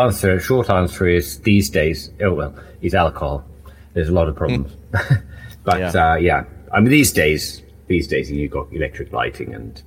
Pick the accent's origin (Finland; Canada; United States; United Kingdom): Finland